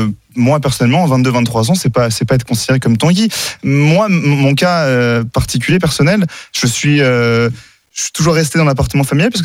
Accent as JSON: {"language": "French", "town": "Paris", "region": "Île-de-France", "country": "France", "said": "Et comme je suis parisien, j'aurais pas pu y avoir droit."}